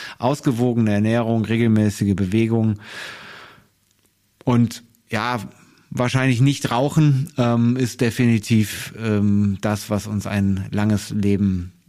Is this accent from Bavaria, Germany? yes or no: no; North Rhine-Westphalia, Germany; Ich komme aus dem Rheinland, deswegen, ich komme zwar auch aus einer Biertrinkerregion, aber eher Altbiertrinker.